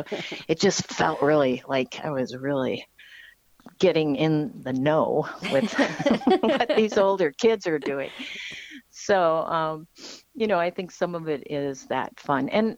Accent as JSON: {"language": "English", "town": "Fergus Falls", "region": "Minnesota", "country": "United States", "tie": "born or raised there", "said": "I also feel pretty at home in Western Minnesota because I grew up in Fergus Falls. So not far from Fargo."}